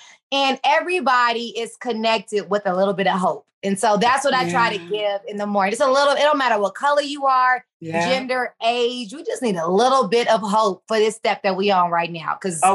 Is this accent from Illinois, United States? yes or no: no; Los Angeles, California, United States; And I'm born and raised in South Central and I still got the town to shop it.